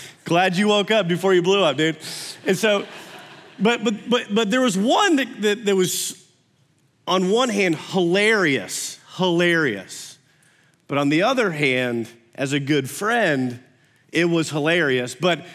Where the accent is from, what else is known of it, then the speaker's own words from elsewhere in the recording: Iowa, United States; also born or lived in Oregon; I was born in Oregon, and then moved to Iowa early, like 6 months old